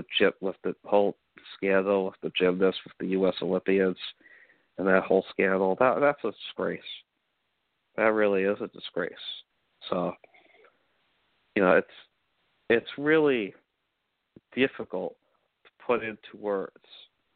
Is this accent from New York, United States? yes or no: yes; Staten Island, New York, United States; because I am from Staten Island, and obviously I went to Wagner College